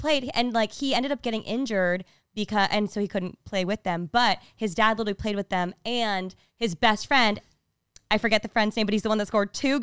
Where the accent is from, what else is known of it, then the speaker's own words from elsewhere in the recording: Anaheim, California, United States; but as a girl born and raised in Anaheim, I would like to raise questions for the city leaders of Anaheim